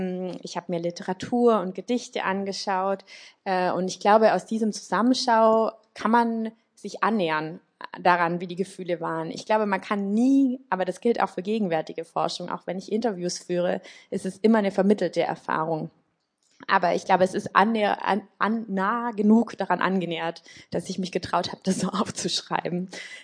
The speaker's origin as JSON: {"language": "German", "town": "Tübingen", "region": "Baden-Württemberg", "country": "Germany", "said": "Ich komme aus Tübingen"}